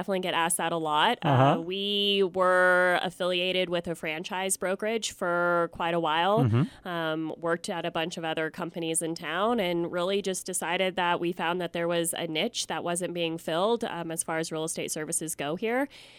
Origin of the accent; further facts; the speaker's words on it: Durango, Colorado, United States; being born and raised here, this has been absolutely one of the weirdest winter to summer to wi